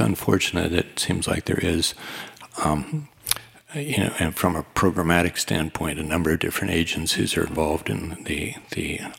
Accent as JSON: {"language": "English", "town": "Wahpeton", "region": "North Dakota", "country": "United States", "tie": "born or raised there", "said": "I'm a family physician. I grew up in Wapton, North Dakota, and practiced in North Dakota for a little over 35 years now."}